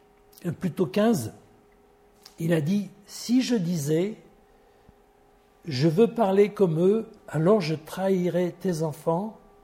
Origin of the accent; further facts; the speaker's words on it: France; Je suis un râleur aussi, je suis français.